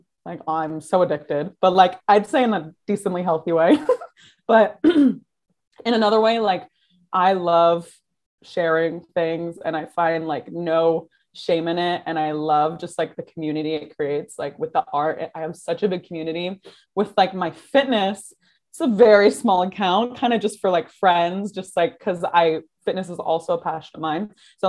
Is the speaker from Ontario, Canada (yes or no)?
yes; Kingston, Ontario, Canada; I grew up in Kingston or outside of Kingston, Ontario. And so like very small town vibes